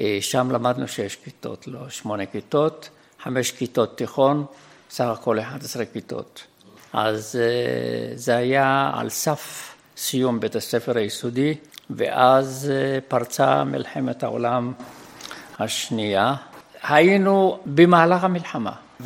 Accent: Baghdad, Baghdad Governorate, Iraq; אני נולדתי ב-1930 בבגדד שבעיראק, למשפחה מרובת ילדים.

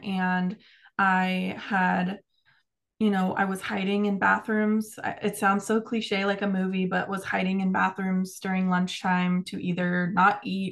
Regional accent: Florida, United States; also born or lived in Maryland; So while I was born in Maryland, I usually say that I'm from Florida because I spent most of my life there. But yeah, that's where I was born.

